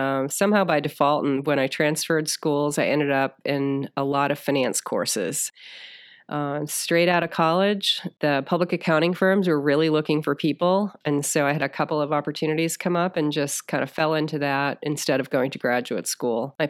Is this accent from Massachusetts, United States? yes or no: yes; Massachusetts, United States; Well, I grew up in Massachusetts, a little bit north of Boston.